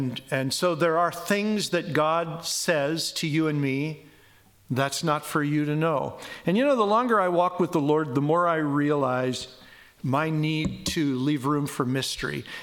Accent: Midwest, United States; growing up in the Midwest of America, you know, I spent a lot of summer nights listening to thunder

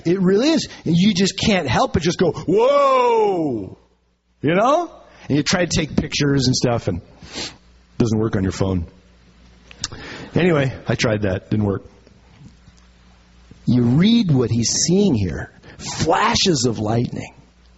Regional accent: Minnesota, United States; moved away; You know, my kids grew up out here in the Pacific Northwest, and although Sue and I were born and raised in Minnesota, most of our kids never really heard a good thunderstorm

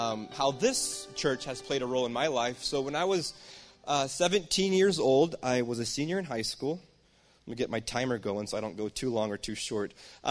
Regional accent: Willow Creek, Oregon, United States; now in Boise, United States; So, yeah, I am from Vail, Oregon. I actually grew up a little town past Vail, Oregon called Willow Creek.

